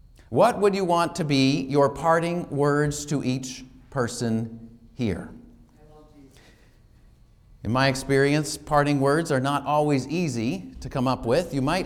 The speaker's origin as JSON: {"language": "English", "region": "Massachusetts", "country": "United States", "tie": "born or raised there", "said": "I grew up in Massachusetts."}